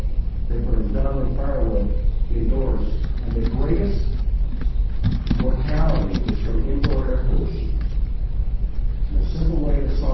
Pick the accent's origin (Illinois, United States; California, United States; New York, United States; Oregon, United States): California, United States; I'm from California, and I know we have yet had in this part of the deregulation scene in California.